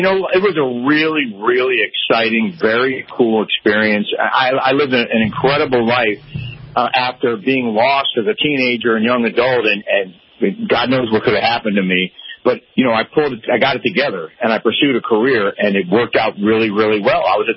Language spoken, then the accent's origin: English; East Coast, United States; And even though I grew up on the East Coast and drove in rain all the time, I didn't realize that out here on the West Coast